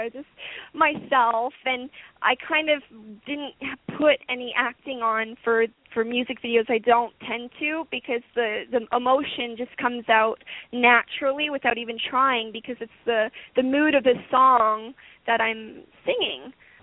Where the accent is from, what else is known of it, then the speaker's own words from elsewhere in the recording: Ottawa, Ontario, Canada; the music video was filmed in Ottawa, my hometown